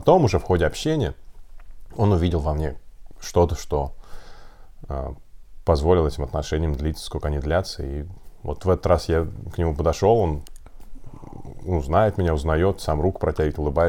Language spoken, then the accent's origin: Russian; Russia; я из России, хочу вот как-нибудь с вами там пообщаться